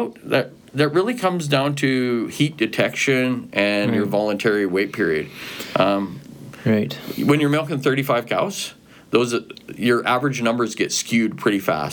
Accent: St. Thomas, Ontario, Canada; born there; Well, I was born in Ontario.

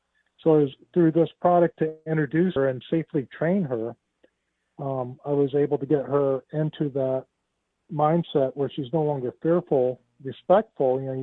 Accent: Florida, United States; also born or lived in California; I was living in California. I grew up in Florida, but I moved out to California, and I'm back in Florida, I should say now, since the taxes and everything, the insanity of California.

